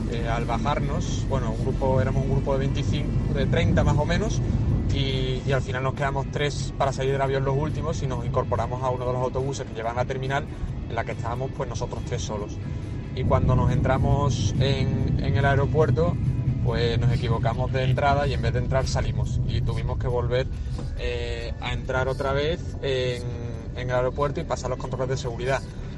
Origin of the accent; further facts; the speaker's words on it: Seville, Andalusia, Spain; Hola, yo soy … de Sevilla